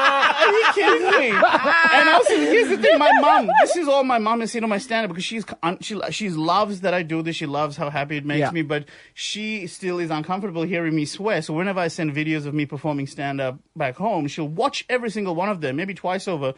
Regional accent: Sri Lanka; moved away; I'm originally from Sri Lanka. I came here about 13 years ago, and I've lived by myself here in this wonderful country

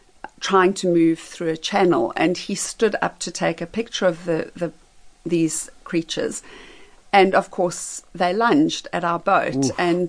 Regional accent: South Africa; my home country of South Africa

